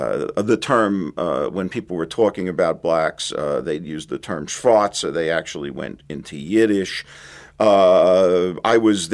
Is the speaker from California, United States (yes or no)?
no; New York City, New York, United States; I grew up in Crown Heights in the 1950s at the time that it was undergoing a very dramatic change in its racial composition